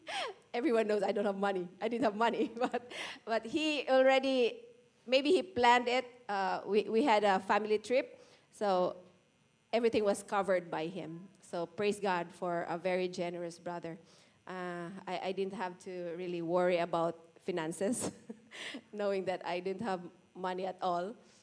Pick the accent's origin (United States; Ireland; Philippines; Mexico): Philippines; Visayas; Tagalog because I'm a Bisaya. So we had help from Mr. Google. So it was really fun to really translate. I'm a Filipino, but I'm not really very good in Tagalog.